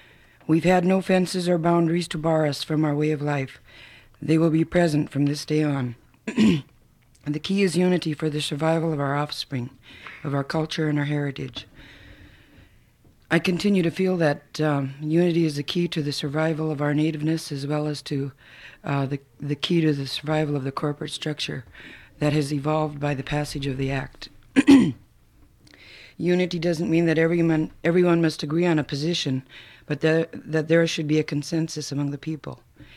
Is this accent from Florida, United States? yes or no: no; Dillingham, Alaska, United States; I'm from Dillingham.